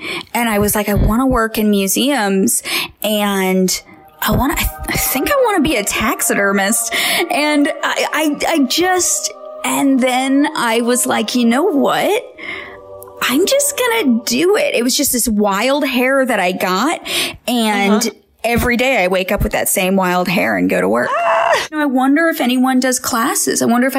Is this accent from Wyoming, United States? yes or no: no; Indiana, United States; also born or lived in Florida; We, so I grew up in Indiana and also Florida, and we just had nothing but the great outdoors.